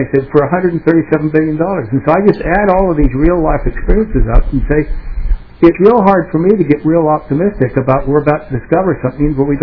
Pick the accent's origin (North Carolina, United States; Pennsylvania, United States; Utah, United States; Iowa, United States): Utah, United States; Salt Lake City; Is my hometown of Salt Lake City.